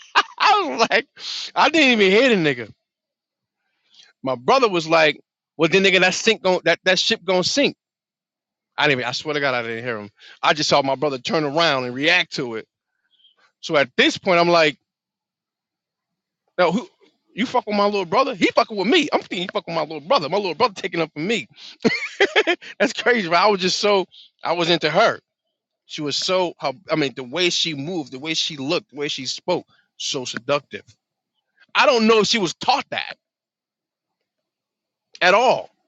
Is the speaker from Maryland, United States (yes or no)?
no; New Jersey, United States; And she was like, where you from? I said, I'm from New Jersey.